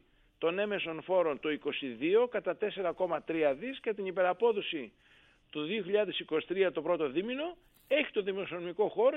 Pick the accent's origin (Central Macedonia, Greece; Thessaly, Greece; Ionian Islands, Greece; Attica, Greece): Attica, Greece; Piraeus; Στην Πειραιά, εκεί που μεγάλωσα και κατοικώ εγώ και η οικογένειά μου.